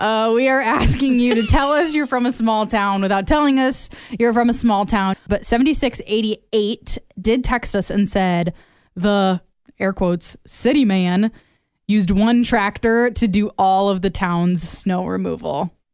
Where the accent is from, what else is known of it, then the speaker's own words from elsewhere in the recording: Anamosa, Iowa, United States; tomorrow I'm actually going to be driving through my hometown, and as I'm planning like my morning and what time I need to get up tomorrow, I know I have to plan an extra 15, 20 minutes to stop and get coffee on the way, because I know there's no coffee drive-thrus in Anamosa.